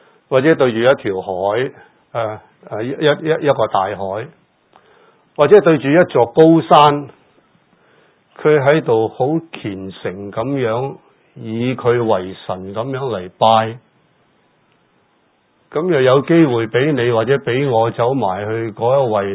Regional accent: China; 咁我哋睇返我哋中國，中國今日呢就好強盛，身為中國人，我哋都有一種自豪

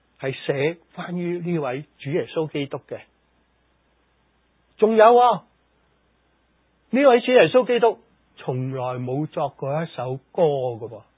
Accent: China; 即係嗰啲所谓我哋中国人所谓发疯嘅大麻风嘅人呢

